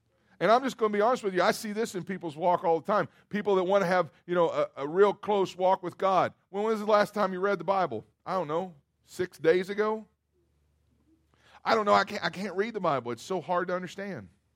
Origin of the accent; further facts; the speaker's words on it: Kentucky, United States; Now, I grew up in Kentucky